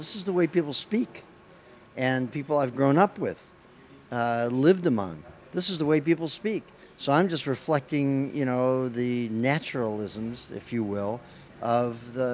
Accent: Chicago, Illinois, United States; also born or lived in Deep South, United States; I grew up equally in the Deep South and in the North, in Chicago.

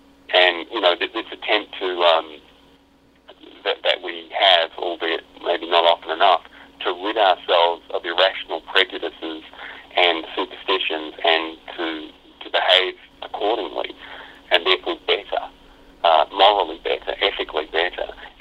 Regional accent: Australia; now in New York, United States; growing up in Australia and being fed Sesame Street as a kid

